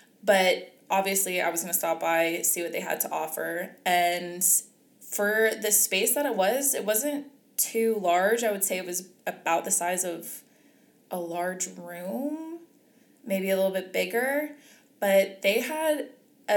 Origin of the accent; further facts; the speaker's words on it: East Coast, United States; so I grew up on the East Coast, and pretty much everybody I know is on the East Coast